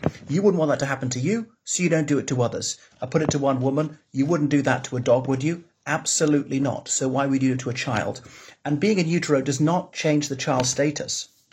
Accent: Ireland; from Ireland.

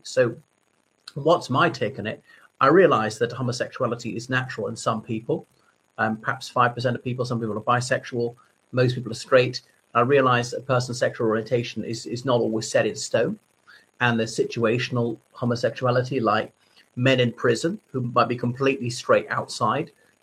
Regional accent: Ireland; from Ireland, so thank you for coming back to my channel.

